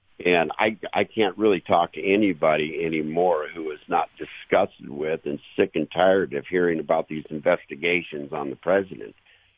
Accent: Los Angeles, California, United States; I grew up here in the Los Angeles area in a family of 11.

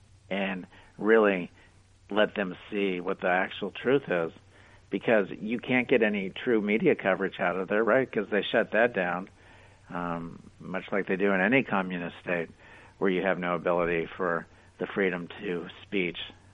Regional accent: Miami, Florida, United States; born there; No, my family came over in 1958, so I was born here in Miami, but I have a lot of family there.

